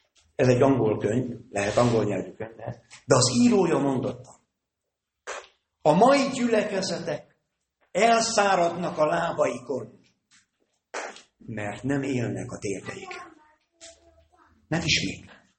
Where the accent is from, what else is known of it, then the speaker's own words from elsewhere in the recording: Bihor, Romania; két kilométer volt Váradtól, egy kis Szálda-Vága, ahol felnőttem